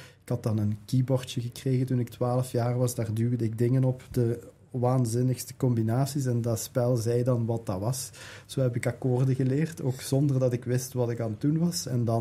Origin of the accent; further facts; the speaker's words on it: Peer, Limburg, Belgium; ik uit Peer kom. Peer is een stad waar een hele goede muziekschool is en waar ook een heel goed orkest altijd geweest is en nog steeds.